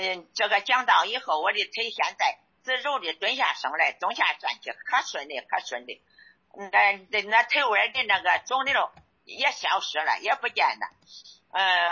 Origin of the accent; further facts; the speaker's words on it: Zhengzhou, Henan, China; 我是河南郑州。